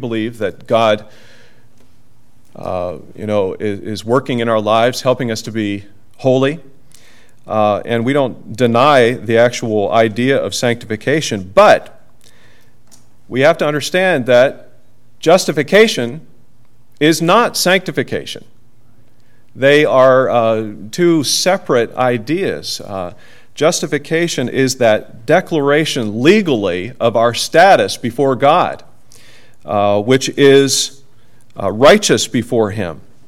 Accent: Canada; born there; I was born in Canada, and that means that I have a legal status as a Canadian citizen. And since my parents are Americans

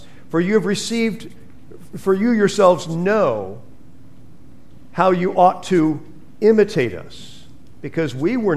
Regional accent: United States; I'm all for being an American, okay?

